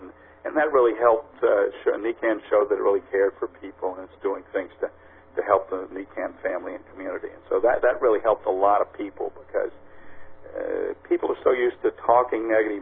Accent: New Orleans, Louisiana, United States; I am from New Orleans, and I live here

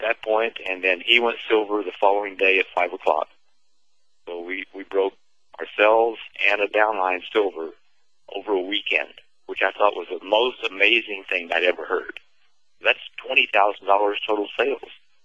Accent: Texas, United States; They're from Texas, and I'm from Texas.

